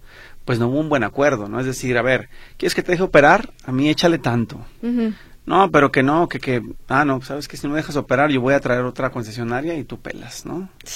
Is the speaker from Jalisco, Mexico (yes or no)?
yes; Guadalajara, Jalisco, Mexico; Y nosotros también como tapatíos paguemos los impuestos